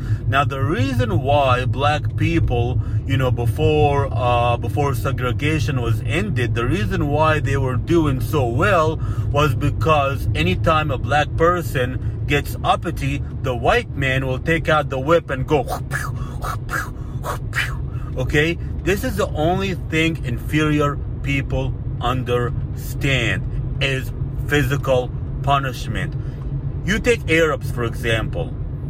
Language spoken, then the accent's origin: English; Alexandria, Alexandria Governorate, Egypt; Now, Sandman himself actually went to my hometown of Alexandria, Egypt